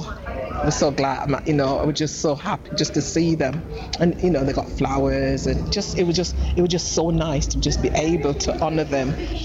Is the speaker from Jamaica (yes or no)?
yes; Montego Bay, Saint James Parish, Jamaica; he said he came from Montego Bay, and I'm from Montego Bay.